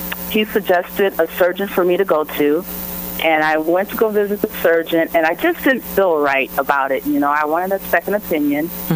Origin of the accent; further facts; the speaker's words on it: Illinois, United States; I was down in Memphis, Tennessee. I'm from Illinois.